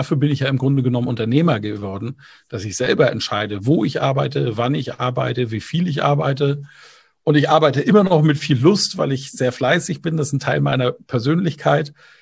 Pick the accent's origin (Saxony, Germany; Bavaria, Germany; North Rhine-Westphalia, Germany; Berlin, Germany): Bavaria, Germany; Bamberg; moderiere seit 16 Jahren ein Volksfest in meiner Heimatstadt Bamberg